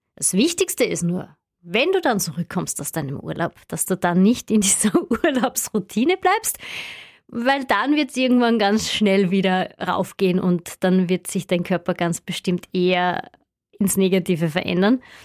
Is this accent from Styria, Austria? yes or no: yes; Styria, Austria; bei uns in der Steiermark, in Österreich